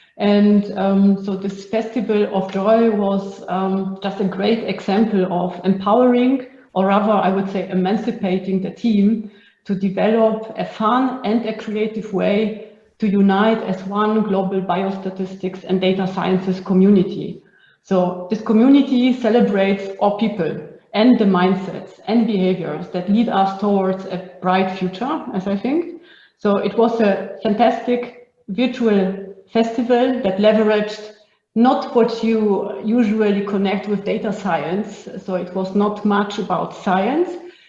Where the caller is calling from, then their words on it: Innsbruck, Tyrol, Austria; I'm joining from Innsbruck in Austria, and it's snowing.